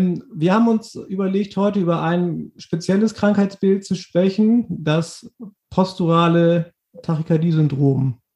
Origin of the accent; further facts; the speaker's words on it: North Rhine-Westphalia, Germany; Wir sind ja beide aus Nordrhein-Westfalen.